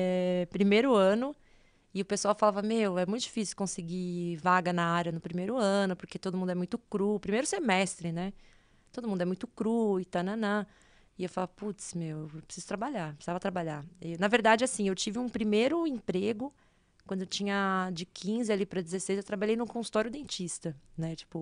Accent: São Paulo, Brazil; Fiz lá na Metodista em São Bernardo, sou do ABC

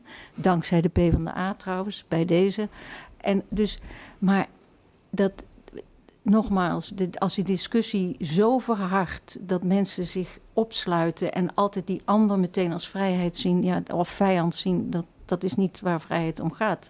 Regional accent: Netherlands; accent: soft G; now in The Hague, Netherlands; Ik heb een zachte G. Ik ben katholiek opgevoed. Ik heb geen universiteit gedaan. Ik woon in Den Haag.

